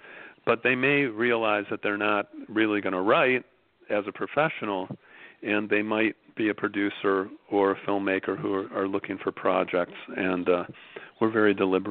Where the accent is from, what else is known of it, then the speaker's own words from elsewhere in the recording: Chicago, Illinois, United States; I'm from Chicago, knew my precinct captain growing up, and, you know, happy to be living in a blue state